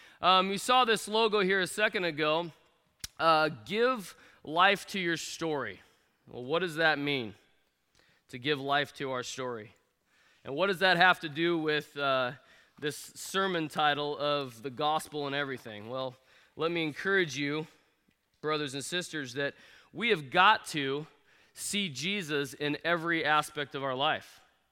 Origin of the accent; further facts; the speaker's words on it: Creswell, Oregon, United States; I grew up in Creswell, Oregon, in a unique spot where I was surrounded by hundreds of cattle and horses.